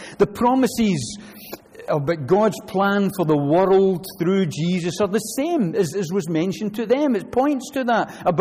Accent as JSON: {"language": "English", "town": "Glasgow", "region": "Scotland", "country": "United Kingdom", "tie": "born there", "said": "I was born in Glasgow in 2000 and whenever."}